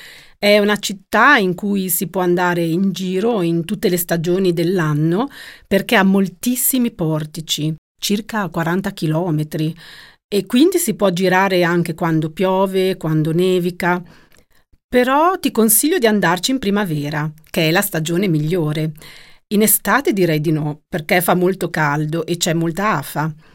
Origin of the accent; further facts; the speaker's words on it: Bologna, Emilia-Romagna, Italy; Sì, sì, sono di Bologna. È proprio di Bologna. Non ci abito da qualche anno, però ci torno regolarmente.